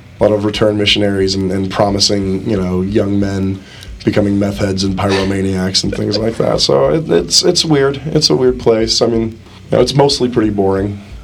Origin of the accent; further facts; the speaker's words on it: Texas, United States; because where I grew up in Texas was was a lot more fire and brimstone.